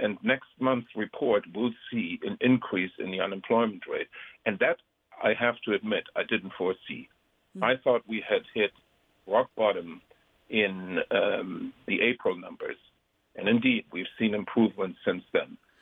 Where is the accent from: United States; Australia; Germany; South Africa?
Germany; Frankfurt, Hesse; So in my hometown, Frankfurt, which holds 51,000 people in its stadium, they will be allowed to have a little bit less than half, 21,000.